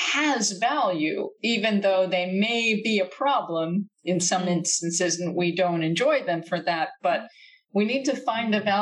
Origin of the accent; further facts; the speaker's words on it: United States; One of the things I enjoyed was the fact that you are British and I am American, and so some of the terminology is a little different.